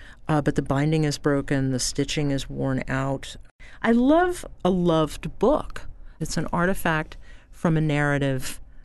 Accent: Atlanta, Georgia, United States; Here I am growing up in Atlanta in the 70s, and I'm wearing bell bottoms and I have dirty feet, and my first concert was … at the Atlanta Stadium.

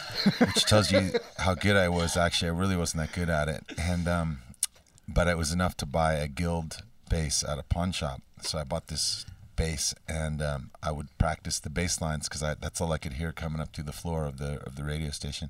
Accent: Davis, California, United States; now in San Francisco, United States; I grew up in Davis, California

